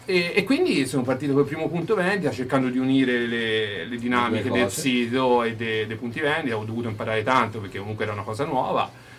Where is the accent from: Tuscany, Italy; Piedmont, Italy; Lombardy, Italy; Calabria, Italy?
Tuscany, Italy; Rosignano; io sono di Rosignano, di Rosignano